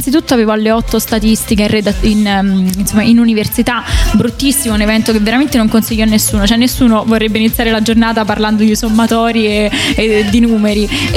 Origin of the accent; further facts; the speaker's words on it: Rome, Lazio, Italy; No, non in quanto romana, in quanto...